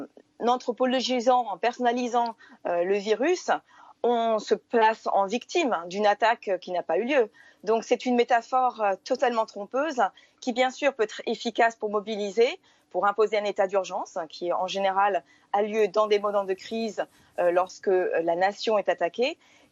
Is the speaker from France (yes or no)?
yes; Boulogne, France; born there; Je suis née en 74 à Boulogne